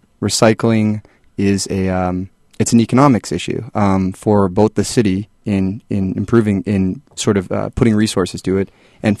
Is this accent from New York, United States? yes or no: no; California, United States; I'm from California, so everyone else knows.